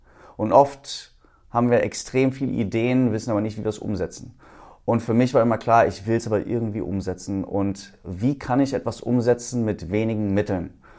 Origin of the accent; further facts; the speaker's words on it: Cologne, North Rhine-Westphalia, Germany; also born or lived in Saarbrücken; now in Los Angeles, United States; Ich komme aus Köln, wohne jetzt seit 2018 in Los Angeles.